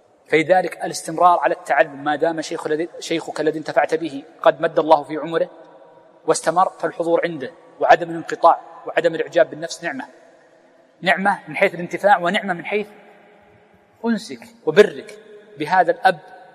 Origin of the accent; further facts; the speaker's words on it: Riyadh, Riyadh Province, Saudi Arabia; أشهر المشايخ عندنا في الرياض